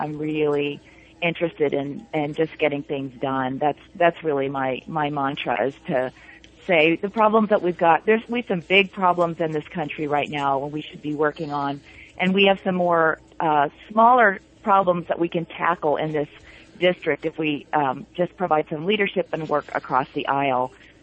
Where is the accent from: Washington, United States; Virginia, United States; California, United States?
California, United States; now in Grass Valley, United States; I grew up in the Bay Area. I spent my life, my summers and weekends up here in Grass Valley, where I live now